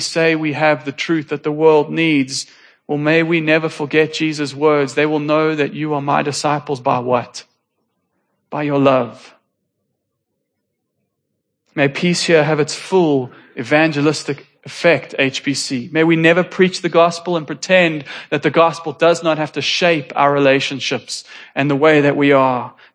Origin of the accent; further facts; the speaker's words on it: South Africa; English South African. It's good to enjoy stories of our people from the past. It's good to love being South African